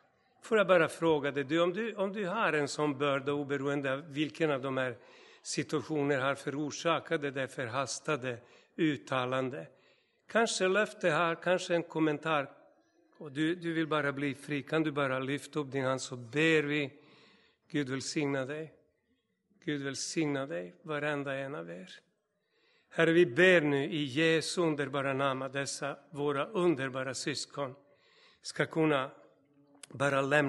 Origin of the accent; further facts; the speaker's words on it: Novi Sad, Vojvodina, Serbia; moved away; vi var i min hemstad i Novi Sad. Jag var fortfarande ung och liksom liten tupp, vet ni.